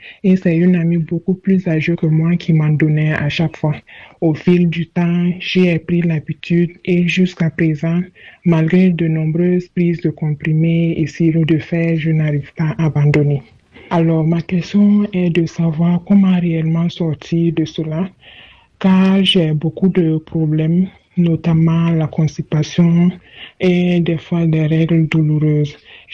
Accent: Burkina Faso; j'ai 22 ans et je suis du Burkina.

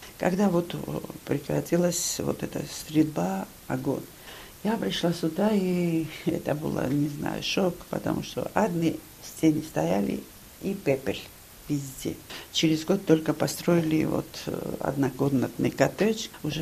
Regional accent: Tskhinvali, South Ossetia, Georgia; Я сама родилась там, в Схинвале. Я там выросла, школу, институт там закончила.

